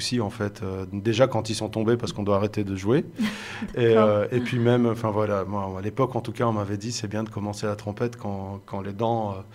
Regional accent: Belgium; En tout cas, en Belgique, ça se dit aussi, là d'où je viens, là où j'ai grandi, en tout cas.

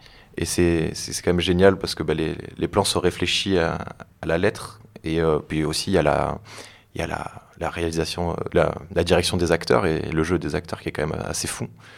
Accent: Dinan, Brittany, France; Alors, moi, je suis dinois

